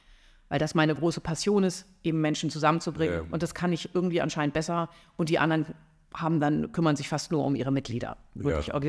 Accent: Flensburg, Schleswig-Holstein, Germany; Komme ich aus Flensburg

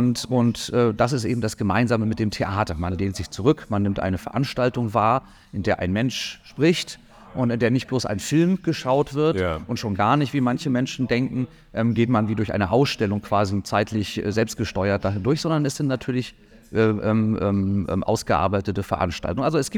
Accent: Lübeck, Schleswig-Holstein, Germany; also born or lived in Münster; Naja, ganz ursprünglich komme ich aus Lübeck, also aus der Gegend, könnte man sagen, im weitesten Sinne. Und habe dann aber tatsächlich 15 Jahre in Münster in Westfalen gelebt

